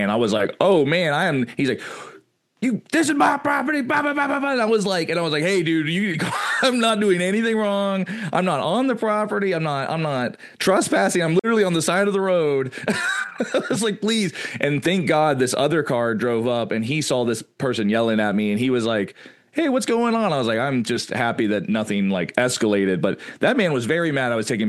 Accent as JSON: {"language": "English", "region": "Georgia", "country": "United States", "said": "So again, I'm from South Georgia and I go up all the time."}